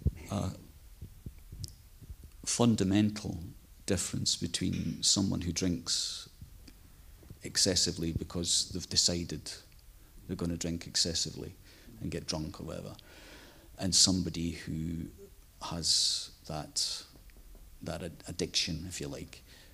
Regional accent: Scotland, United Kingdom; I grew up in Scotland, and Scotland has a very unhealthy relationship with alcohol.

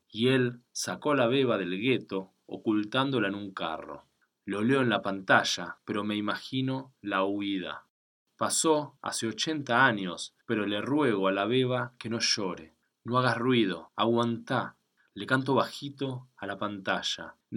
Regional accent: Argentina; Soy el único argentino, el único que desentona con rulos y un tapado rojo entre las casitas e iglesias de madera.

